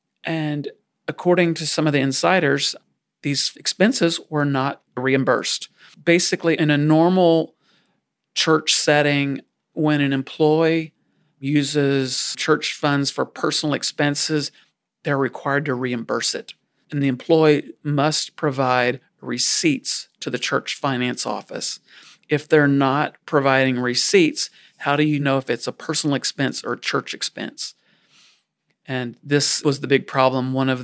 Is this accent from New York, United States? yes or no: no; Louisiana, United States; I grew up in South Louisiana, and my dad was a minister.